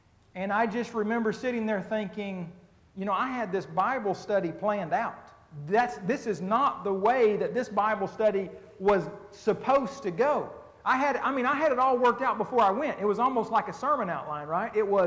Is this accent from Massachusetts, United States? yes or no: no; Muskogee, Oklahoma, United States; as a kid growing up in Muskogee, Oklahoma, back in the early 80s through the late 80s and early 90s before moving out and in 1994